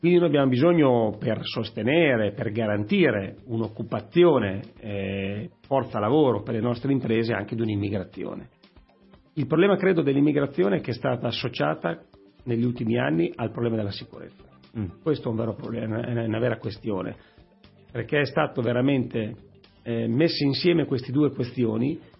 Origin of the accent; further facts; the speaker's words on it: Emilia-Romagna, Italy; io vengo dalla Romagna